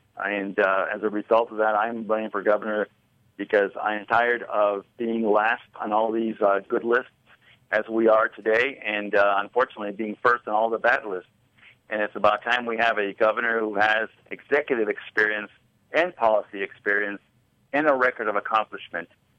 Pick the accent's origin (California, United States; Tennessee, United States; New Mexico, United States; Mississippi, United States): New Mexico, United States; Santa Fe; Let me begin by telling your listening audience that I'm a native New Mexican. I was born in New Mexico, born actually there in Santa Fe.